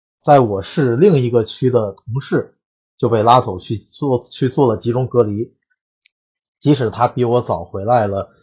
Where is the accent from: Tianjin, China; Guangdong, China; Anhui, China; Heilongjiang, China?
Tianjin, China; 因为我来自于疫情病例的这样的一个爆发点，也就是津南区